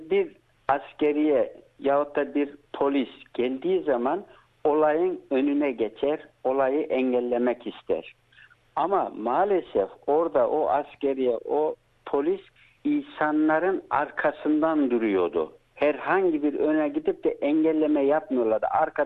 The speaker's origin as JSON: {"language": "Turkish", "town": "Göbekören", "region": "Sivas", "country": "Turkey", "moved": "yes", "lives_now": "Australia", "said": "Gürün kazasının Göbekören köyündeyiz."}